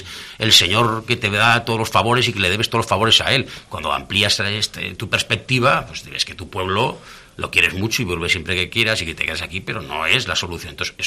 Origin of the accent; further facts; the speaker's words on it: Tudela, Navarre, Spain; Traumatólogo en el hospital de Pamplona y soy de Tudela, pues tengo menos posibilidades.